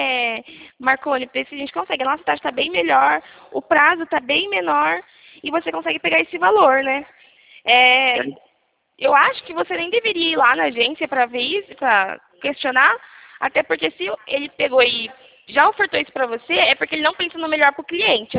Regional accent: Rio Claro, São Paulo, Brazil; A gente é daqui de Rio Claro, é pertinho.

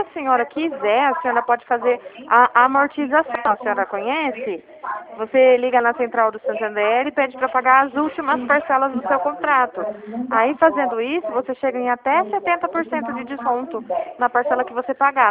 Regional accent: Dracena, São Paulo, Brazil; Eu sou de Dracena

